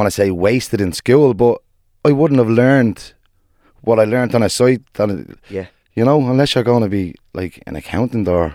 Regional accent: Blanchardstown, Leinster, Ireland; I was born and raised in Blanchardstown. It's a nice area if anybody doesn't know it.

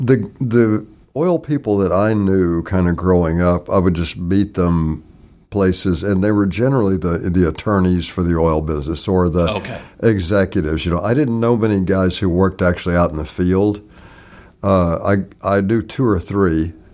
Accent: Texas, United States; also born or lived in Arkansas; I actually went from Houston out there. So I grew up in Texas and Arkansas.

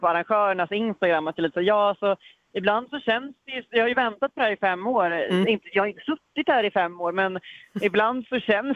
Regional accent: Nacka, Stockholm County, Sweden; now in Mölndal, Sweden; När den turnén var så bodde jag fortfarande i Nacka kommun, Stockholm, där jag kommer ifrån.

